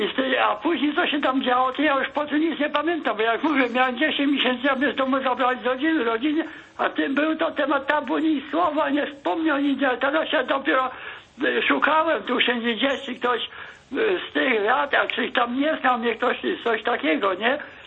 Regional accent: Greater Poland Voivodeship, Poland; now in Wrocław, Poland; bo ja pochodzę z Wielkopolski, z Podostrowa Wielkopolskiego. A mieszkamy w Wrocławiu, cały już, nie?

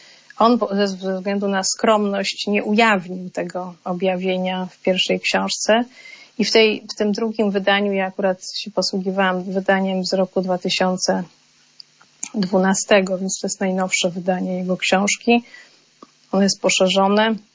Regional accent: Lublin, Lublin Voivodeship, Poland; born there; No ja pochodzę, urodziłam się w Lublinie

